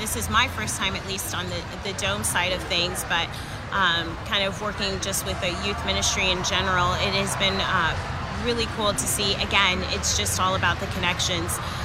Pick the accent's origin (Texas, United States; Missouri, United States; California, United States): Texas, United States; Houston; now in Seward, United States; that's where I call home now, but I'm originally from Houston and lived here for quite some time, actually, too.